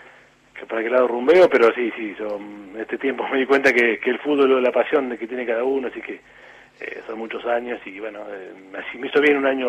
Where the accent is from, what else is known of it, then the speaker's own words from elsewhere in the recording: Tandil, Buenos Aires Province, Argentina; Bueno, yo soy de Tandil, donde uno ha desarrollado un proyecto lindo ya en esa zona